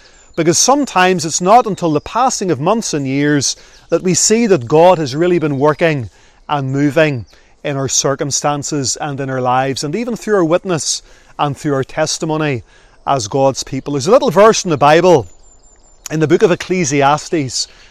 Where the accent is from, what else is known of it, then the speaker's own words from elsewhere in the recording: Northern Ireland, United Kingdom; accent: Northern Ireland; now in Port Lincoln, Australia; he picked up my Northern Ireland accent, and he says, "What are you doing in Kangaroo Island?" I says, "Well, we're on holidays for a day or two, and I live currently in a place called Port Lincoln."